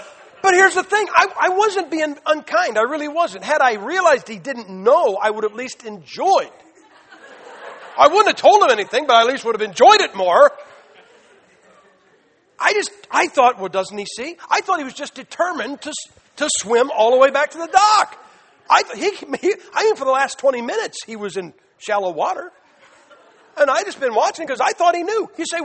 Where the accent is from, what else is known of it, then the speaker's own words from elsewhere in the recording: Massillon, Ohio, United States; We're in a burger joint on a freeway. And we're from Massillon, Ohio.